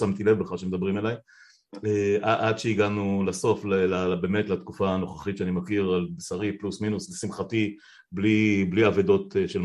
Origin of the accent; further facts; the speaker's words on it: Afula, Northern District, Israel; אנחנו פלוס מינוס בני אותו דור, וגם גדלנו האמת באזורים גיאוגרפיים די דומים, אני באפולה, אתה בקיבוץ שנמצא רבע שעה מאפולה, או 20 דקות מאפולה